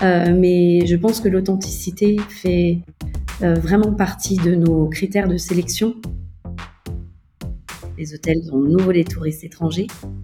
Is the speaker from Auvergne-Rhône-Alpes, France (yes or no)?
yes; Auvergne-Rhône-Alpes, France; moved away as an adult; Donc j'ai débarqué à Paris, même si je suis française, j'ai grandi dans le Beaujolais. Je suis arrivée à Paris pour la première fois à l'âge de 33 ans.